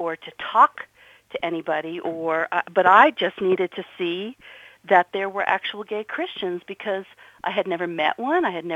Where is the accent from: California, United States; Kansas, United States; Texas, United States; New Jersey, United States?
New Jersey, United States; I'm from New Jersey.